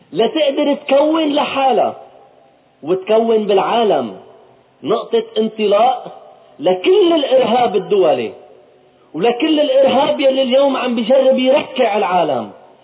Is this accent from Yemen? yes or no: no; Lebanon; ما نقبل كلبنانيين انه ينعمل هالدعم هيدا على حسابنا